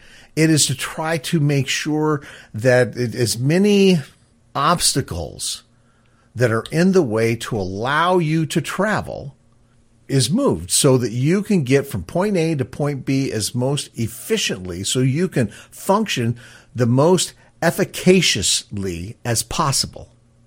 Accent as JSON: {"language": "English", "town": "Seattle", "region": "Washington", "country": "United States", "tie": "born or raised there", "said": "when I grew up in the Seattle area, they made major improvements in the throughput of traffic in the 1970s."}